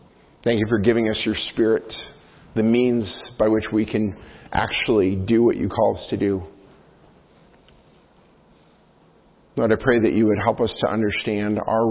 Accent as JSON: {"language": "English", "region": "New York", "country": "United States", "tie": "born or raised there", "said": "I know I've talked to you before about growing up in the Adirondacks and hiking different mountain trails."}